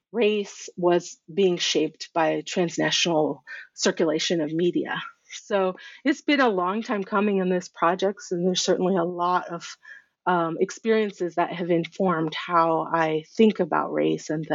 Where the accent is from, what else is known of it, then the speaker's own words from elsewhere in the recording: Durham, North Carolina, United States; being racialized as Black in where I grew up in Durham, but then going to Ghana and spending time with family and being really categorized as white, you know, not Black like my Ghanaian family.